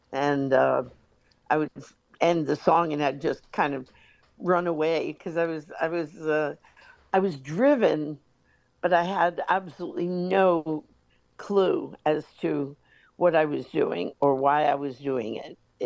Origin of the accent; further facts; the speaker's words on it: New York City, New York, United States; now in Long Branch, United States; especially after I moved from New York, where I had a really diverse upbringing with every nationality that exists. And, you know, I moved to a pretty provincial place in Long Branch, New Jersey.